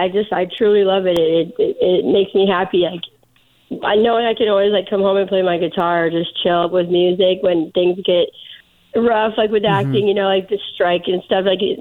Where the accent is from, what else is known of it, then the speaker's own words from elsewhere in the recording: Arizona, United States; I grew up in Arizona, like you said earlier